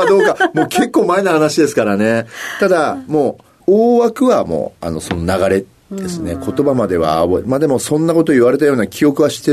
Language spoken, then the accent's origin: Japanese; Hachioji, Tokyo, Japan; 東京都の八王子市になります。